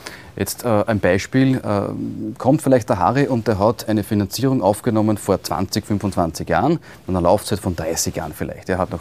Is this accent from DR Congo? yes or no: no; Lower Austria, Austria; Also ich liebe meine Heimat Österreich, ja, und das Weinviertel, wo ich herkomme.